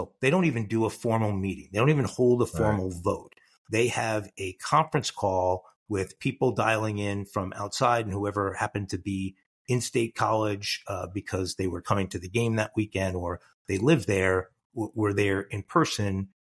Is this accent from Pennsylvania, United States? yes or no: yes; Pennsylvania, United States; I grew up in Pennsylvania. I'm not a fan of the university